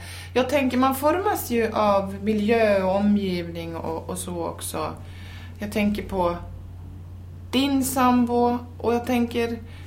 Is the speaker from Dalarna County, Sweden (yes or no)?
yes; Saxdalen, Dalarna County, Sweden; som man sa hemma i Saxdalen, man blir som man umgås